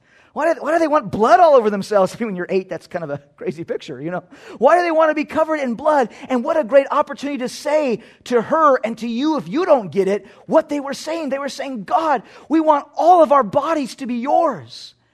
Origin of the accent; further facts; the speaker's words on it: Texas, United States; Now listen, I know I'm from Texas.